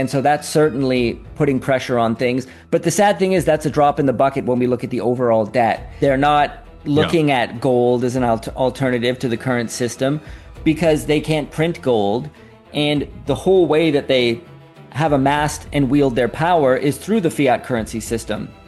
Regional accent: Canada; I'm Canadian, that's why I've got a bit of a rant on this.

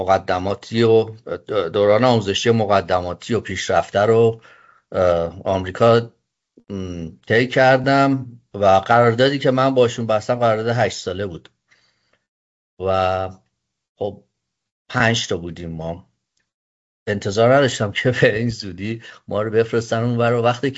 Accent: Iran; now in United States; دیدم که به عنوان یه ایرانی یه فرصتیه

